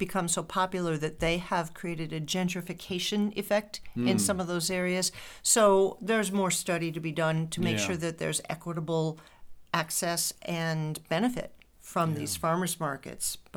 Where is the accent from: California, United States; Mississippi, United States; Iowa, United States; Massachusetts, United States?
Iowa, United States; Harlan; My hometown of Harlan has some farmers market activity